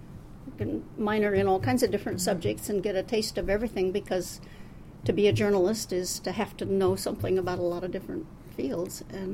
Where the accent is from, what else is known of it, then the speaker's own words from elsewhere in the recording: Des Moines, Iowa, United States; I was born and raised in Des Moines and attended public schools here and then attended Drake University while I was still living at home.